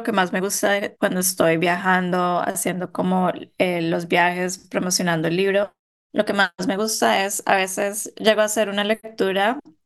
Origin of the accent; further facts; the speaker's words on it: Colombia; now in United States; ya que estoy como en viviendo como colombiana estadounidense